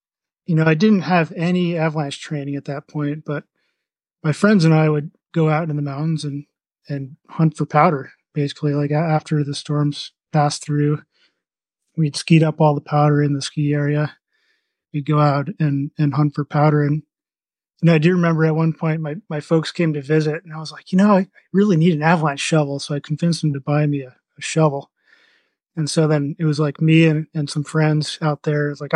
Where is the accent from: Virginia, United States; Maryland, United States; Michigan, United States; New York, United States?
New York, United States; I grew up in the Northeast, in upstate New York, and I remember some epic nor'easters growing up